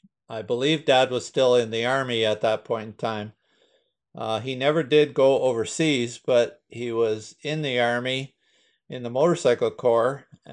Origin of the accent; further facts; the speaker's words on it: Ottawa, Ontario, Canada; Growing up in Ottawa, that was, you know, kind of a natural occupation.